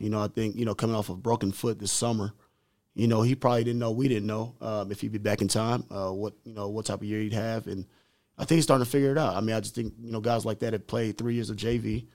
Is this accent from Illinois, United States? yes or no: yes; Illinois, United States; I mean, I'm from Illinois, so I'm still learning my Indiana history.